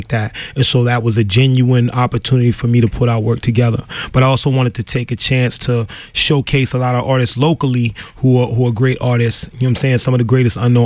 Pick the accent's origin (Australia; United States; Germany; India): United States; Lawrence, Massachusetts; I was born and raised in Lawrence, Mass.